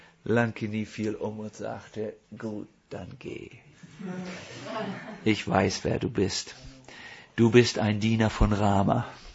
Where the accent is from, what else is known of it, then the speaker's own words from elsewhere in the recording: Hamburg, Germany; meiner Heimatstadt, also einer Stadt, wo ich 6-7 Jahre groß geworden bin, glaube ich, Sasel, eine Vorstadt von Hamburg.